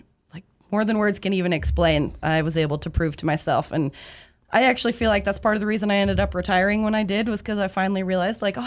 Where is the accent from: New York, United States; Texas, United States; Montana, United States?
Montana, United States; Missoula; I grew up here in Missoula. I grew up riding horses, and I grew up with an older brother